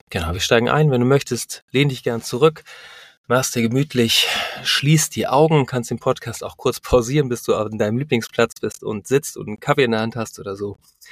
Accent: Northern Germany, Germany; Für mich als Norddeutscher ein wunderbarer Geschmack.

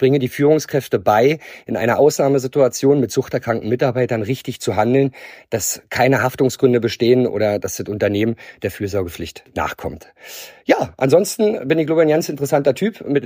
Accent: Brandenburg, Germany; aber natürlich nicht gebürtig, das wird man hören, dialektmäßig. Ich komme aus Übersweide, das liegt in der Nähe von Brandenburg.

